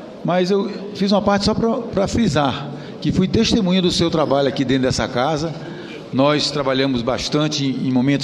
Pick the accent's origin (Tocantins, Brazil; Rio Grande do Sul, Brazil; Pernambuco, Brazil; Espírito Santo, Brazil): Espírito Santo, Brazil; Sou capixaba, exato. Minhas raízes estão todas lá naquele estado de praias lindas, de praias bonitas.